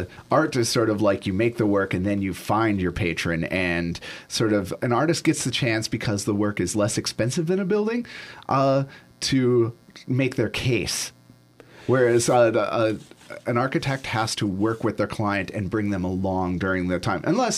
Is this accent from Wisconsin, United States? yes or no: yes; Milwaukee, Wisconsin, United States; now in Portland, United States; I'm from Milwaukee, Wisconsin, where they really they worship their waterfront with Lake Michigan.